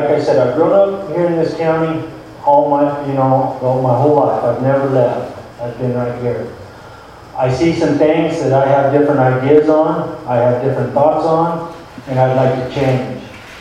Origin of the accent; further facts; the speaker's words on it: Globe, Arizona, United States; also born or lived in Young; I'm from Young. I was born right here in Globe. I've lived in Hayward County all my life. Currently, I'm in Young right there where I've been for quite a few years. I graduated school there in Young